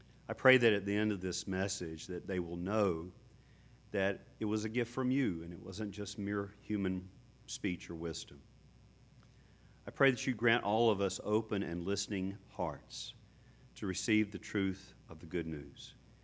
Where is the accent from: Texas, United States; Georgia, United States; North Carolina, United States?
North Carolina, United States; Hamlet; And it was back in my hometown of Hamlet, North Carolina.